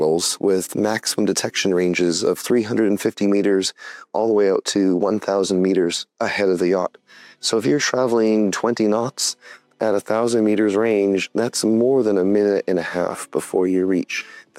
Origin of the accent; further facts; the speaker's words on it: New England, United States; I come from New England, which is the home of the North Atlantic right whales